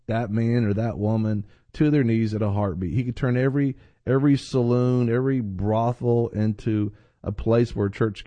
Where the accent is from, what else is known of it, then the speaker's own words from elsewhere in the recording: Florida, United States; Well, I'm from Florida. We have wet heat.